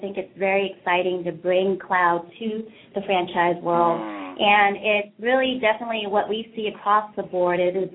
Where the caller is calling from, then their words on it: San Mateo, California, United States; I'm actually calling from San Mateo, California, in the Silicon Valley.